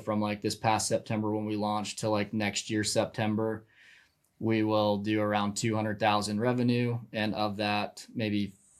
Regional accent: South Carolina, United States; So I'm from South Carolina originally. That's where I was born and raised till I graduated high school.

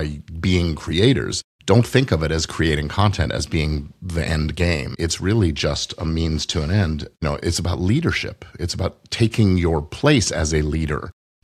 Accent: Palos Verdes, California, United States; Well, I grew up on the South Bay in Palos Verdes, and currently we now live in the Second Valley North, so the Santa Clarita Valley.

